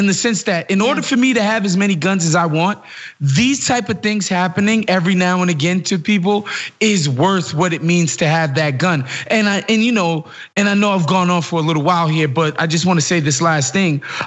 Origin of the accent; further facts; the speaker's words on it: New York, United States; And, you know, as a New Yorker, I grew so cynical